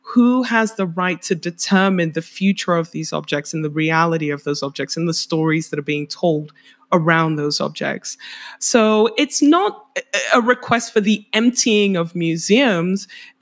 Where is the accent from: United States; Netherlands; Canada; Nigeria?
Nigeria; now in London, United Kingdom; I'm Nigerian, but I'm in the UK. I live in London, right?